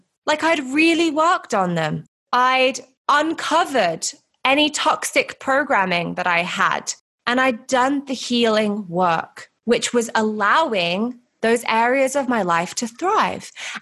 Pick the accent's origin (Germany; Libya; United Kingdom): United Kingdom; now in Los Angeles, United States; So I'm originally from the UK. I hope you can tell by my accent, but I've lived in sunny Los Angeles for the past few years.